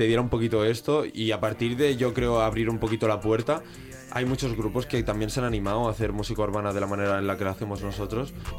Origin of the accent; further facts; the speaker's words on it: Sabadell, Catalonia, Spain; somos de Sabadell, vivimos en el centro de Sabadell, tampoco vamos a decir aquí que venimos de la ruina.